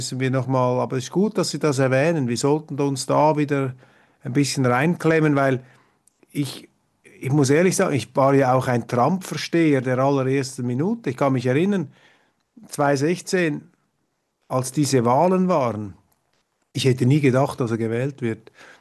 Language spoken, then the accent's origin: German; Kloten, Zurich, Switzerland; ich komme aus Kloten